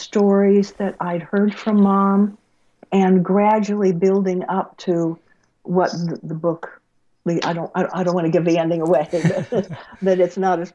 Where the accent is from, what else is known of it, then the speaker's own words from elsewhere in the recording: Tucson, Arizona, United States; I'm growing up in Tucson with my parents, moving all the time